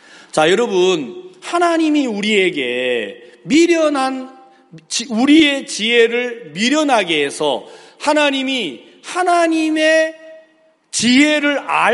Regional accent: South Jeolla, South Korea; 제 고향이 전라남도 안덕은 소암면 비자리 좀 들어도 시골 같잖아요. 아주 그 완도도 섬인데 섬에서 배 타고 완도에서 또 배 타고 3시간 반을 가야 돼요.

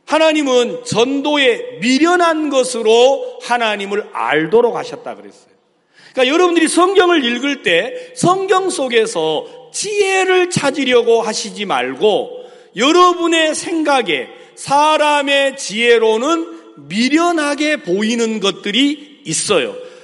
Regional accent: South Jeolla, South Korea; 제 고향이 전라남도 안덕은 소암면 비자리 좀 들어도 시골 같잖아요. 아주 그 완도도 섬인데 섬에서 배 타고 완도에서 또 배 타고 3시간 반을 가야 돼요.

